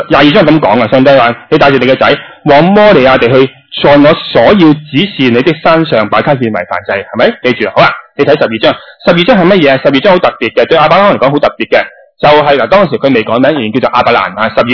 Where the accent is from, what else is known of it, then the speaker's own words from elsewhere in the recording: China; 我中国人有句说话：养儿防老啊